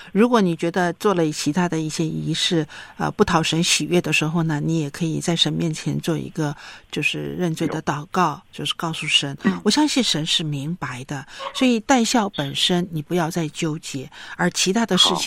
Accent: China; 所以戴孝是一种我们说对我们中国人来说是一种文化

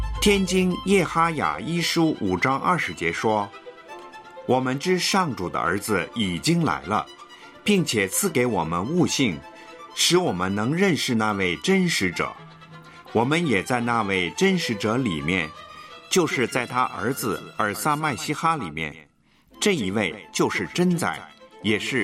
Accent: China; 西方的人可以得，东方的人，我们中国人也同样的可以经历。

